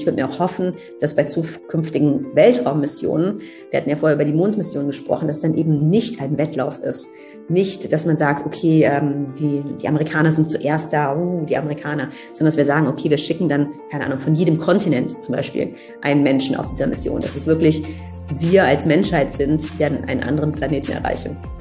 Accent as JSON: {"language": "German", "town": "Cologne", "region": "North Rhine-Westphalia", "country": "Germany", "said": "ich komme aus Köln, da gibt es Karneval"}